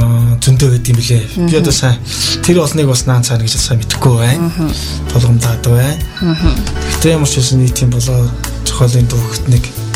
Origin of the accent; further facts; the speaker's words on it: Tsagaan-Uul, Dornod, Mongolia; За би Дорнод аймгийн Цагаан уул суманд төрсөн.